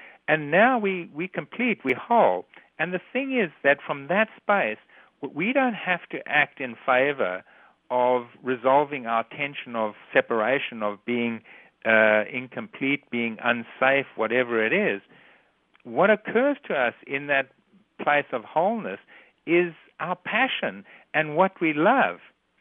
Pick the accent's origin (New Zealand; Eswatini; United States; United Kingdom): Eswatini; the farm I grew up on in Swaziland is where the second or third oldest remains ever have been found.